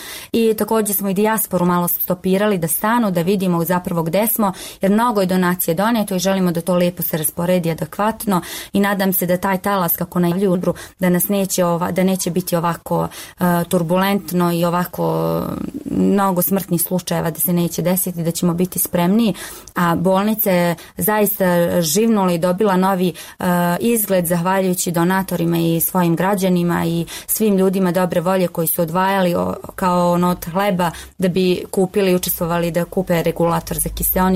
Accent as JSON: {"language": "Serbian", "town": "Novi Pazar", "region": "Raška District", "country": "Serbia", "said": "ja nekako smatram da kod nas u Novom Pazaru kaže se koliko ti je nafake, toliko će ti biti"}